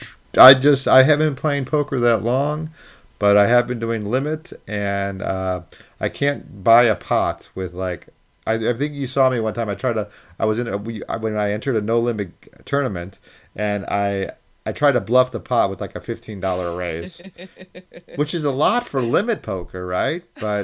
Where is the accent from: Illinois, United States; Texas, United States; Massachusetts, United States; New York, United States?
Illinois, United States; Chicago; I'm actually heading back to Chicago, my hometown, home of the world champion Chicago Cubs.